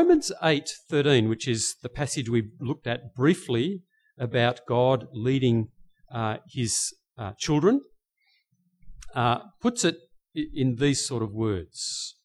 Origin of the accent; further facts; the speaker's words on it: Scotland, United Kingdom; I'm as stingy as they come. … is Scottish. We are Scottish.